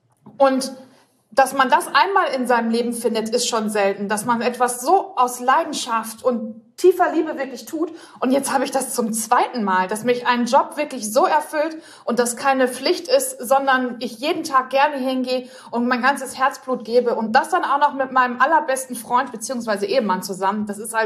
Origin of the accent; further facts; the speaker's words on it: Bochum, North Rhine-Westphalia, Germany; dass ich aus dem Ruhrgebiet komme und als Bochumer Mädchen aufgewachsen bin in einer sehr rauen Umgebung.